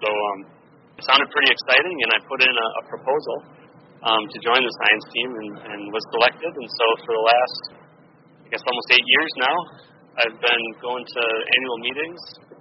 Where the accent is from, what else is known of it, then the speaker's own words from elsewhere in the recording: Bloomington, Minnesota, United States; I grew up in Bloomington, Minnesota.